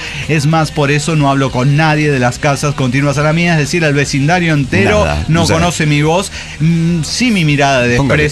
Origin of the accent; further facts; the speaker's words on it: Iztapalapa, Mexico City, Mexico; Yo soy de Iztapalapa.